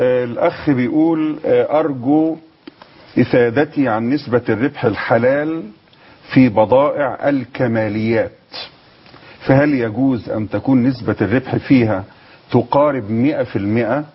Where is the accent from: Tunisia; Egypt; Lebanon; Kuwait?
Egypt; accent: Egyptian; إحنا بلهجتنا المصرية